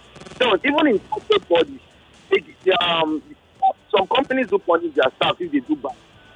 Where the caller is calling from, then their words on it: Lekki, Lagos, Nigeria; I'm calling from Lekki.